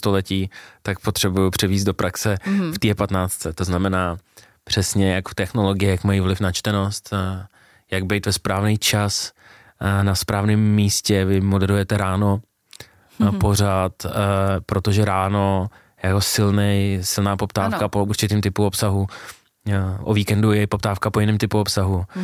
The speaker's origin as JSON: {"language": "Czech", "country": "Russia", "said": "protože jsem původem z Ruska a celá moje rodina je z Ruska"}